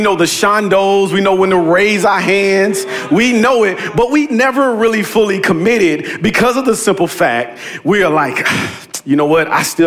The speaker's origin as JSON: {"language": "English", "region": "the South", "country": "United States", "said": "Maybe grandma and them, you know, I'm from the South."}